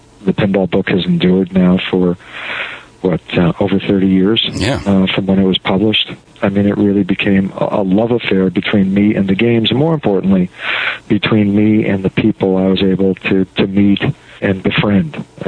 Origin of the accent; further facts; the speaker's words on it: Chicago, Illinois, United States; But growing up in Chicago, where games were outlawed, it wasn't until I went to college that I started playing pinball.